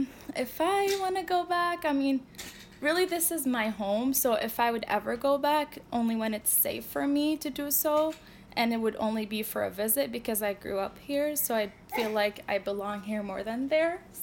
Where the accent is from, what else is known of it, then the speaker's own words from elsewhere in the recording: Iraq; moved away; also born or lived in Damascus, Syria; I'm originally from Iraq. I moved out of my country after the war of 2003. So I went to Damascus, Syria, because it was a safer place for us to live in.